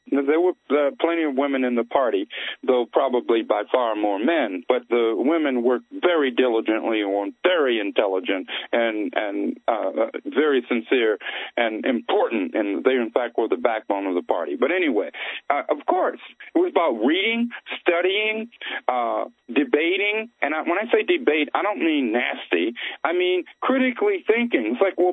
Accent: East Coast, United States; also born or lived in California; Okay, I grew up on the East Coast before going to California. All right, though I graduated from high school in California, etc.

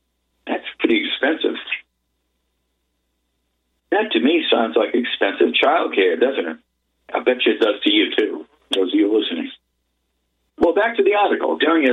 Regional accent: Massachusetts, United States; My home state of Massachusetts is famous for fraud and corruption and gangland killings. When I was a kid, it seemed like every two or three weeks there was a gangland killing in the Boston suburbs.

